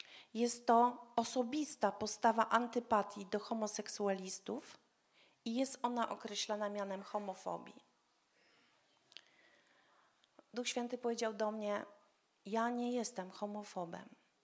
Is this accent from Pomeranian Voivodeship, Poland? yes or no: yes; Gdańsk, Pomeranian Voivodeship, Poland; Ja pochodzę z Gdańska. Bóg sprawił, że nie mieszkam już tam, ale często tam bywam.